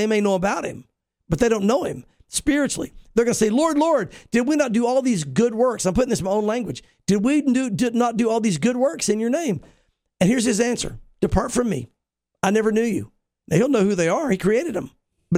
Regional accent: Southern United States, United States; I went to church. I grew up in the South. My dad was a pastor.

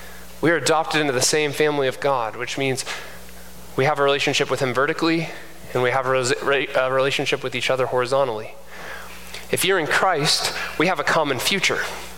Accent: Kansas, United States; born there; like I'm a K-State fan because I was born in Kansas, right?

